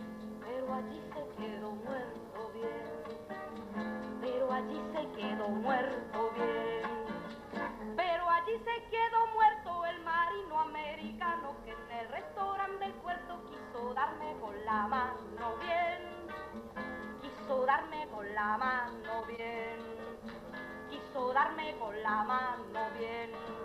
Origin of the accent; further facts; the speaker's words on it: Chile; Italian is a second language; Io sono cilena. Pensiamo noi cileni che la lotta del popolo salvadoregno è anche la lotta nostra